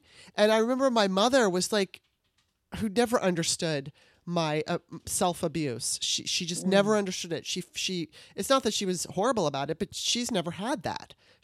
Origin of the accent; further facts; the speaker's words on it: Los Angeles, California, United States; I think it's partly because I grew up in Los Angeles, and at the age of 13, you know, I lost a bunch of weight